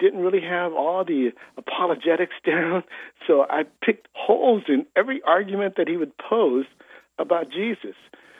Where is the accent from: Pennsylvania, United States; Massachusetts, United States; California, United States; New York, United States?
California, United States; Los Angeles; also born or lived in Gardena / Orange County; And then I grew up in Los Angeles, then moved to Gardena, California, then Orange County. And that's basically my travels.